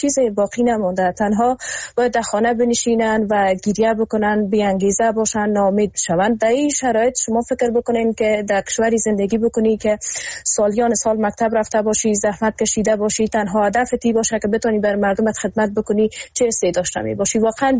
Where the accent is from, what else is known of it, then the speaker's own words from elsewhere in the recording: Kabul, Afghanistan; من هستم یک جوانی که در افغانستان بزرگ شدم و مخصوصا در شهر کابل